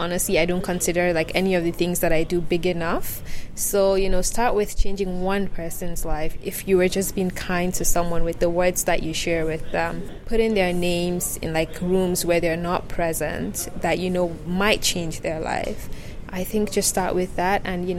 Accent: Northern Nigeria, Nigeria; So growing up in Nigeria, I'm a northern girl, and a northern girl means that, you know, we're very conservative.

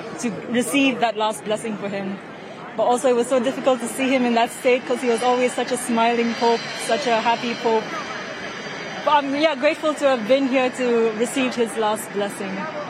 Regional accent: India; now in Germany; I am originally from India, but I live in Germany.

